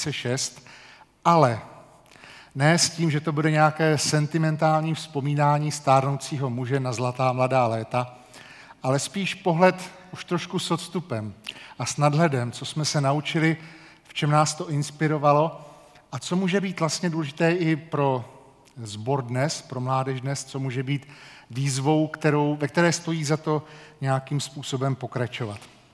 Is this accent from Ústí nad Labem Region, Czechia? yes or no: no; Hradec Králové, Hradec Králové Region, Czechia; Když jsem v Hradci, protože pokud nevíte, jsem rodilý Hradečák, v Hradci začal ve svých 14 letech chodit do mládeže